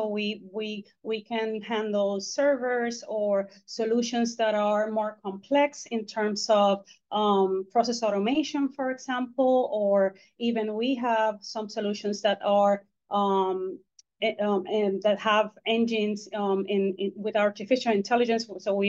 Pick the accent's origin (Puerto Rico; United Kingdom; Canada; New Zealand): Puerto Rico; because I am originally from Puerto Rico